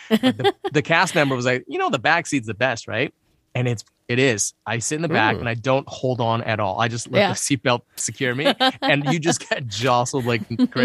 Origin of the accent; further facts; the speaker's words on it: Midwest, United States; because you guys are in the Midwest as well. Mm-hmm. We're not from California.